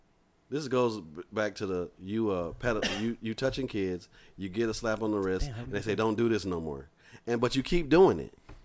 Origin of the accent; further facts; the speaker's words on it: Compton, California, United States; I'm from Compton, California, and our shootings is at least one or two a day.